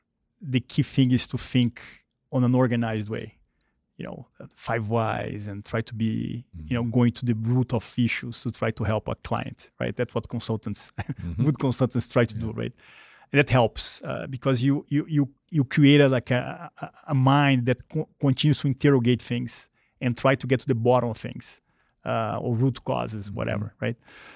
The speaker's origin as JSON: {"language": "English", "region": "Rio de Janeiro", "country": "Brazil", "tie": "born or raised there", "said": "So I grew up in Brazil, in Rio, when it was a very different country."}